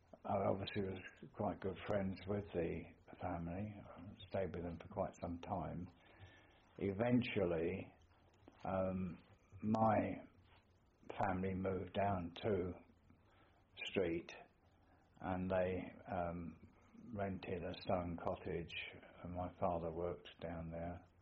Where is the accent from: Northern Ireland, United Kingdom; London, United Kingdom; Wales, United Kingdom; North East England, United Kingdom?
London, United Kingdom; Ilford; born there; I was born in Ilford, Essex, part of Greater London.